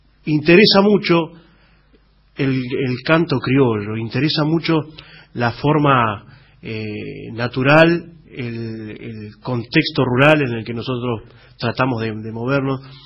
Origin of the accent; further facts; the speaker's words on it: Comodoro Rivadavia, Chubut, Argentina; Y me sumo yo, que vengo de la Patagonia, soy de Comodoro Rivadavia, de la provincia del Chubut, soy patagónico